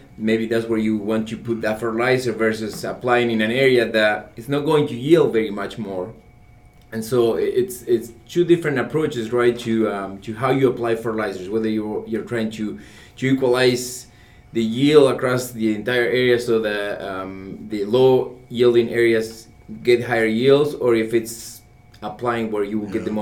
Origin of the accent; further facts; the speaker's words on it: Argentina; you know, I grew up in Argentina.